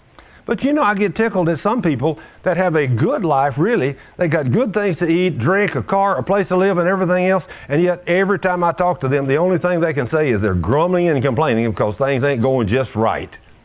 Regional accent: United States; They didn't even know who I was. But because I'm American, they hate me.

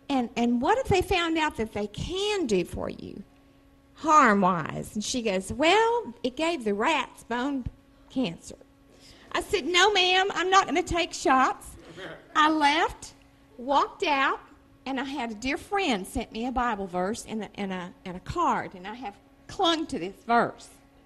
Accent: Brenham, Texas, United States; from Brenham.

